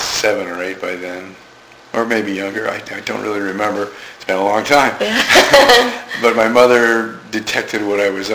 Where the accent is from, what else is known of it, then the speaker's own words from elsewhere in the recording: New York, United States; 79th and Madison.